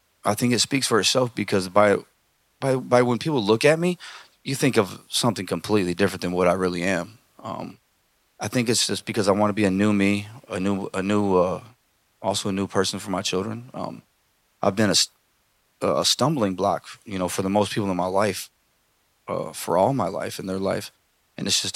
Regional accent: Indiana, United States; Yeah, I mean, I grew up in Elkhart County. I mean, I grew up on the river with my grandparents

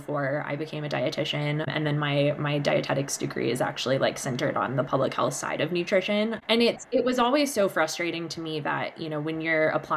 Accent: East Coast, United States; but I ended up moving out to Colorado. I grew up on the East Coast.

